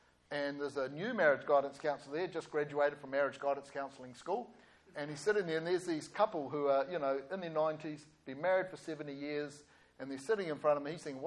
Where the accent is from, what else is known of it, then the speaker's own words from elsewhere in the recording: Stokes Valley, Wellington, New Zealand; I was brought up in Stokes Valley.